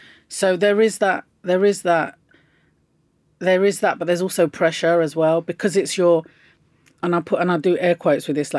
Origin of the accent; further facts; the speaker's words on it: United Kingdom; We're Muslim, Moroccans, and we're British too. But in the home, he wanted to foster the Moroccan side of us